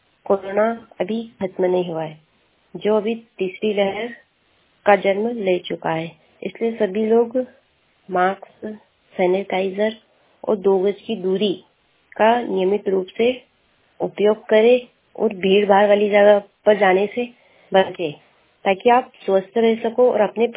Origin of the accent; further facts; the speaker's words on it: Chandpur, India; और मैं ग्राम चांदपुर से हूँ।